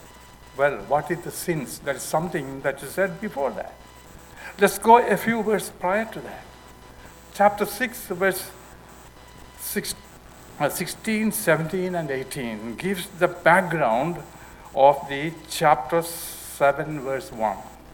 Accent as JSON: {"language": "English", "country": "India", "tie": "born or raised there", "said": "I grew up in India, where predominant religion is Hinduism."}